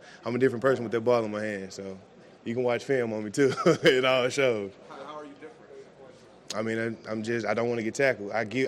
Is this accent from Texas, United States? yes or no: no; Missouri, United States; that's a blessing to stay in my hometown, never leaving the state of Missouri playing football, so except when I went to junior college.